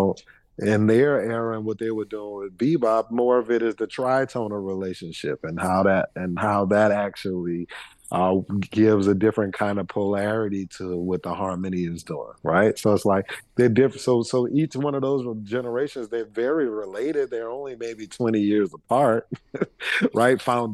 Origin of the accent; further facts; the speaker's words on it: New Orleans, Louisiana, United States; when you bring up growing up in New Orleans and learning to play there